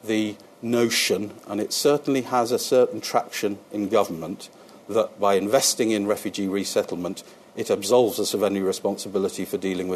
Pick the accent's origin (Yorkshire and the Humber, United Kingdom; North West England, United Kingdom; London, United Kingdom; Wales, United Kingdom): London, United Kingdom; I'm delighted to say, as a Londoner